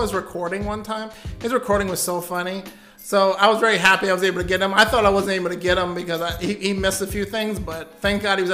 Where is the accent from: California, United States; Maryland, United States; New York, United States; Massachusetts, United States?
New York, United States; I'm from New York.